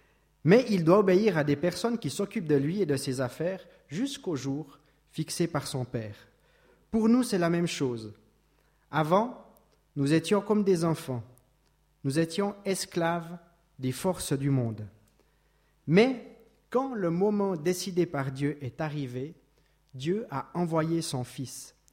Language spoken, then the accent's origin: French; Switzerland; La deuxième chose qu'on peut dire quand on est Suisse, quand on est simple citoyen, c'est qu'on a le droit